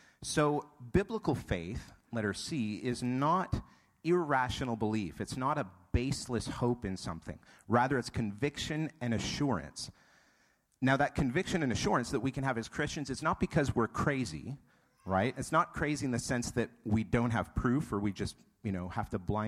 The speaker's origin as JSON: {"language": "English", "region": "New Hampshire", "country": "United States", "tie": "born or raised there", "lives_now": "Texas, United States", "said": "Living in Texas, you know, it flows naturally from their lips, but I'm a native northerner. I was born and raised in New Hampshire, so y'all still for me is a hard word to get out."}